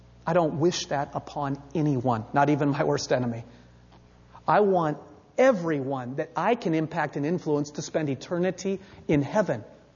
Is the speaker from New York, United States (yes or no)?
no; Bremerton, Washington, United States; I grew up in Bremerton. I have made this trip countless times, back and forth across the Narrows Bridge.